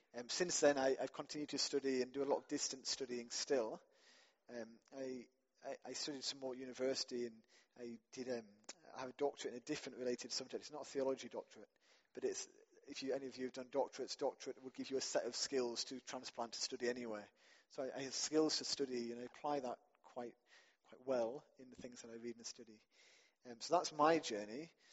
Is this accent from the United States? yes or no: no; Yorkshire and the Humber, United Kingdom; First, let's say I was brought up in West Yorkshire.